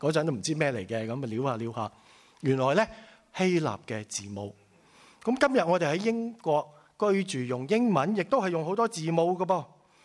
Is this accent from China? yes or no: yes; China; 我哋都係中國人，好多中國人嘅文化。就算你嚟咗幾個月又好嚇，嚟咗十幾年都好，你都仲係保持住一啲嘅中國人嘅文化嘅。雖然你嚟咗係一個西方嘅國家